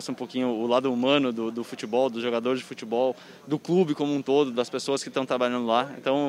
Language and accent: Portuguese; Dois Irmãos, Rio Grande do Sul, Brazil; now in Ceará, Brazil; Eu tenho 27 anos, eu sou do Rio Grande do Sul, dois irmãos do Rio Grande do Sul, e agora estou atuando pelo Ceará.